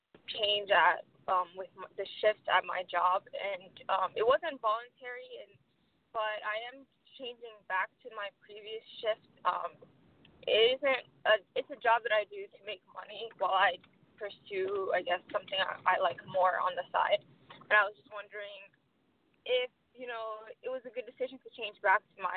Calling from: Columbus, Ohio, United States; I'm calling from Columbus, Ohio.

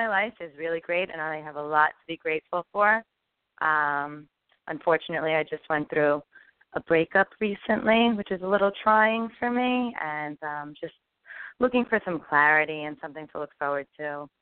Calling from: Queens, New York, United States; Hi, I'm calling from Queens.

